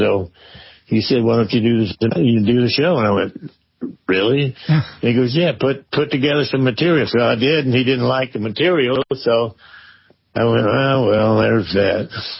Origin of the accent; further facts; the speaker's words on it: Georgia, United States; My heritage, the South, growing up in Georgia.